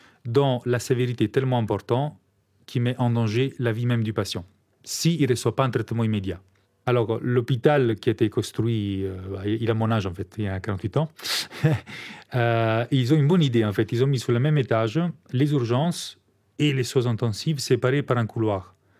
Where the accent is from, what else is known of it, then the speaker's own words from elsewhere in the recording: Italy; French is a second language; moved away as an adult; now in Belgium; Et de mon accent, vous avez compris, je ne suis pas belge, je suis un petit italien et je suis en Belgique depuis 2001. Donc ça fait 23 ans.